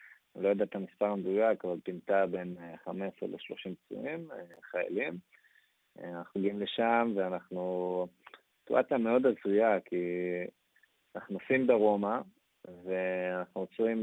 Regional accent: Ramat Gan, Tel Aviv District, Israel; אז אנחנו מרמת גן, אבל נסענו אליהם במודיעין.

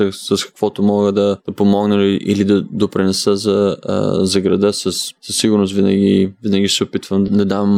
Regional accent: Haskovo, Haskovo Province, Bulgaria; Аз съм от Хасково, България.

